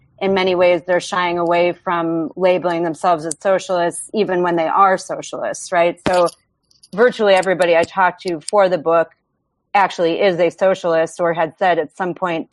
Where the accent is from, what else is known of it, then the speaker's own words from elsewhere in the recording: Buffalo, New York, United States; as somebody who, you know, was born and raised in Buffalo, which is a very different environment than New York City